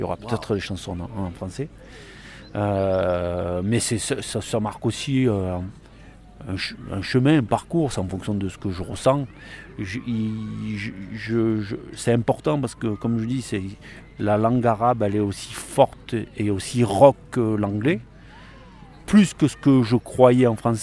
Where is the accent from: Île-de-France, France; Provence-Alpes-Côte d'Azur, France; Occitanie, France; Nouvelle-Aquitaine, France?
Provence-Alpes-Côte d'Azur, France; Marseille; On est basé à Marseille hein, et on est tous de Marseille.